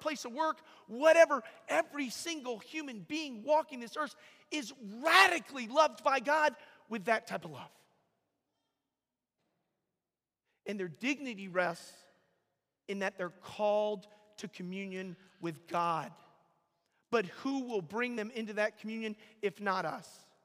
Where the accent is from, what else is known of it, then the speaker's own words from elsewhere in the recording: Atlanta, Georgia, United States; when I was growing up in Atlanta, Georgia